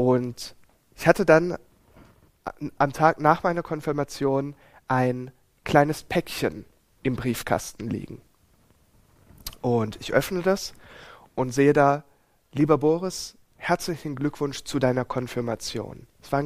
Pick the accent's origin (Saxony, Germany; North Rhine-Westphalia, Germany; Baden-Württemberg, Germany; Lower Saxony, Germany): Baden-Württemberg, Germany; Ettlingen; Wir sind dann in die Nähe von Karlsruhe nach Ettlingen gezogen. Dort bin ich dann noch das letzte Jahr in den Kindergarten gegangen, in die Schule und später dann in Ettlingen ins Gymnasium.